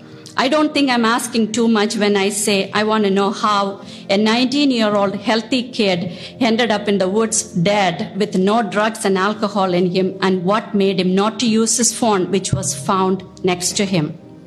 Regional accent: Chicago, Illinois, United States; I come from Chicago.

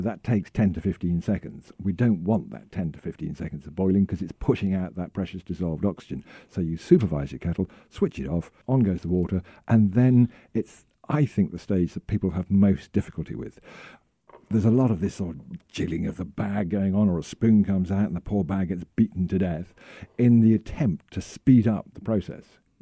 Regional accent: United Kingdom; Being very British, I have an electric kettle.

